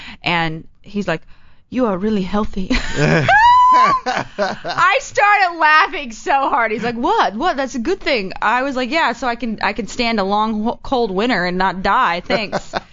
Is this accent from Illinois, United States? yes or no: no; Texas, United States; I'm from Texas. I'm a built girl.